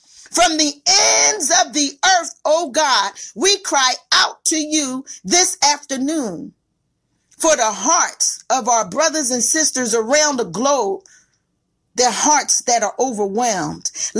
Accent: Philadelphia, Pennsylvania, United States; Father, I'm from Philadelphia, the city of brotherly love.

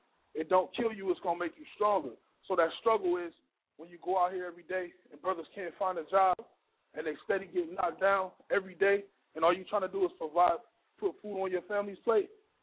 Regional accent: Akron, Ohio, United States; I'm from Akron, Ohio, born and raised, 330 represented to the fullest.

